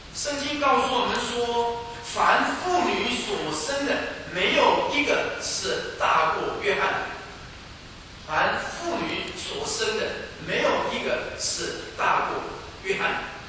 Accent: China; 虽然我们是中国人

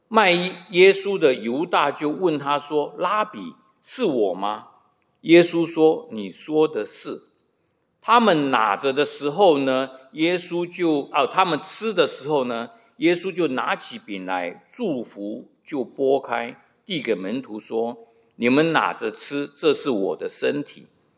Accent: China; 对我们中国人来讲，我们不晓得逾越节到底是什么东西

